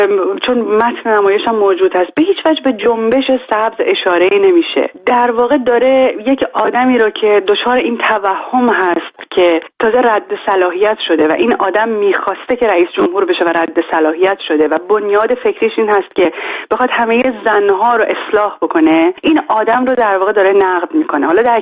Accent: Iran; moved away; من و همه آدمهایی که مجبور شدن به هر دلیل به هر فشاری از ایران بیان بیرون، همه ما عاشق ایرانیم.

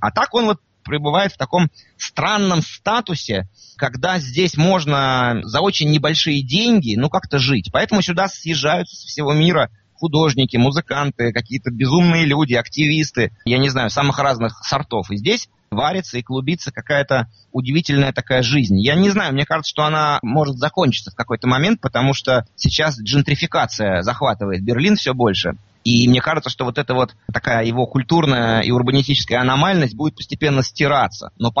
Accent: Moscow, Russia; Все-таки я не вырос там. Все-таки я вырос в Москве.

